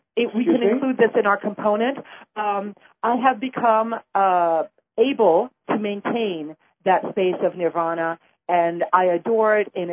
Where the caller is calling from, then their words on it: Florida, United States; I'm calling you from Florida.